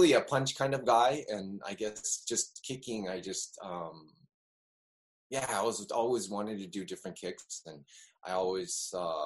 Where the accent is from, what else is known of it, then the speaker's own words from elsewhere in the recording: United States; born there; I was born in the States.